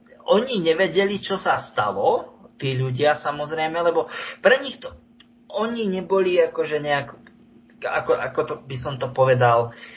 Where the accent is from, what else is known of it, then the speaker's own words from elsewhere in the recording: Nitra Region, Slovakia; alebo poviem to u nás na Tribeči